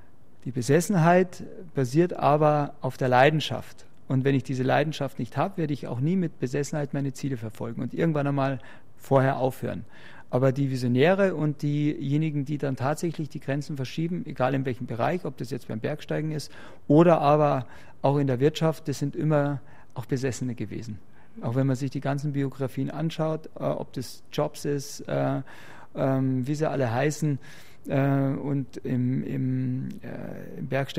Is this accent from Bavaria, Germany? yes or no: yes; Garmisch, Bavaria, Germany; now in Starnberg, Germany; Ich bin ja in Garmisch, in der Nähe von Garmisch aufgewachsen. Also ich bin, vom Herzen bin ich schon noch Garmischer, ja.